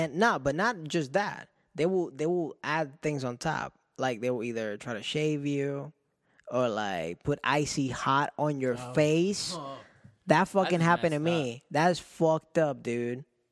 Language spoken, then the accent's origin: English; Florida, United States; We're both from Florida. So we were talking about our Greyhound experiences